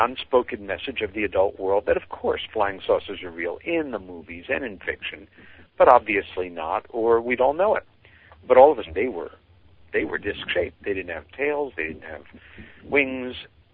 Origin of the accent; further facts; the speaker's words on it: Long Island, New York, United States; We saw five silvery white disc-shaped objects over the house that we grew up in on Long Island, New York, and there was nothing ambiguous about it.